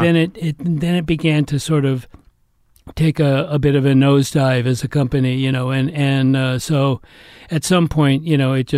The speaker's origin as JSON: {"language": "English", "town": "Atherton", "region": "California", "country": "United States", "tie": "born or raised there", "said": "I was brought up in Northern California."}